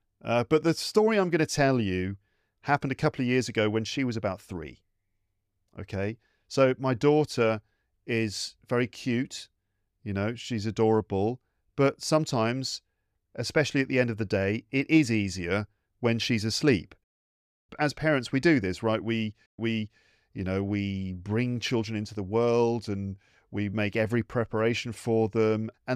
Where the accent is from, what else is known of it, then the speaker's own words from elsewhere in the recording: England, United Kingdom; now in Paris, France; I'm from England originally. But these days I live in Paris